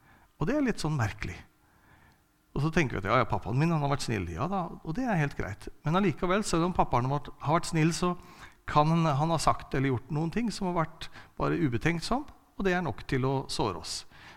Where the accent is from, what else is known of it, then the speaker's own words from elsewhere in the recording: Kragerø, Telemark, Norway; så vokste jeg opp i en menighet. Jeg kommer fra Kragerø, vokste opp i Frikirken i Kragerø.